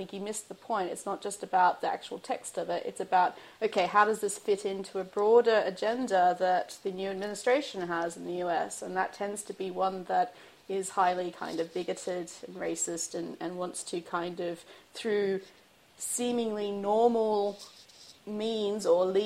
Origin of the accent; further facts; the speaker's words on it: Australia; now in United Kingdom; I'm an immigrant to the UK, so I'm from Australia originally